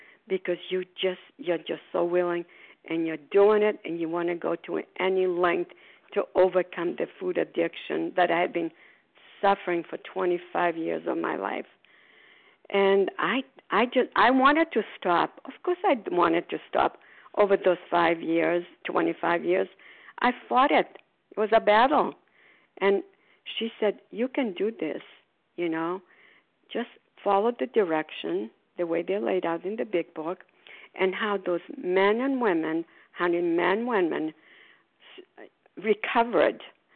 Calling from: Port Charlotte, Florida, United States; I'm calling from Port Charlotte, Florida.

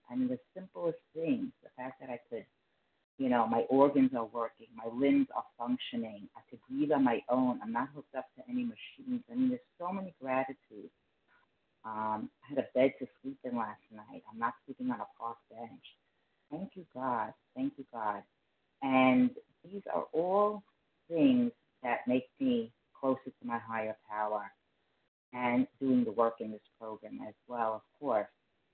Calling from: New Jersey, United States; I am from New Jersey.

